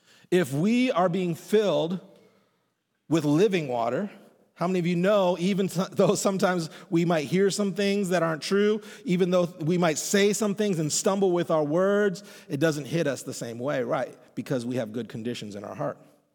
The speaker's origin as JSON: {"language": "English", "town": "Madison", "region": "Wisconsin", "country": "United States", "tie": "born or raised there", "said": "and I'm from Wisconsin. Like, I'm from here, right? Like, I grew up a mile from here. Like, I've spent most of my life in Madison."}